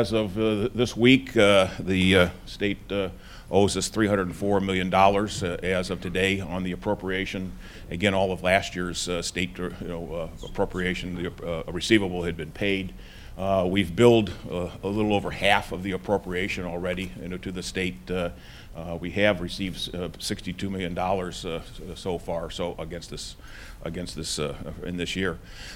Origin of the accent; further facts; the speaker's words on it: Hinsdale, Illinois, United States; Governor Quinn and I go back to our Hinsdale days, when we grew up together in Hinsdale